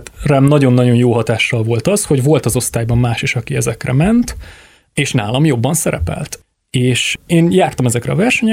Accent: Debrecen, Hajdú-Bihar, Hungary; Tehát én Debrecenből származom, azon belül is egy Pallag nevű település részről. Debrecenen lényegében kívül van, akár ilyen 5 kilométerre azt hiszem

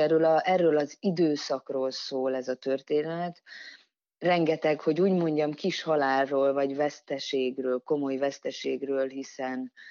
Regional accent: Budapest, Hungary; mondjuk én, mint budapesti lakótelepi lány

